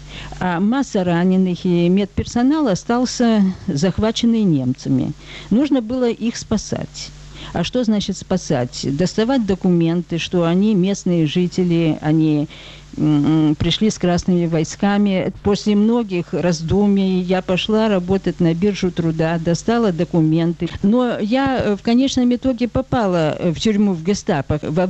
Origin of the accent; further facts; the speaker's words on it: Kyiv, Ukraine; born there; Я родилась в Киеве в 23-м году. Мой отец – сын священника.